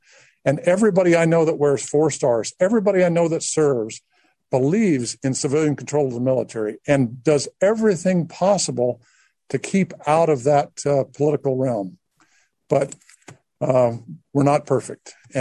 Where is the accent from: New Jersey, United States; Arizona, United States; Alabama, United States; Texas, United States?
Alabama, United States; I grew up in Alabama. And I grew up in Alabama in the 60s. And there's a lot of good people in Alabama. And I love the state of Alabama. I'm proud to be from there.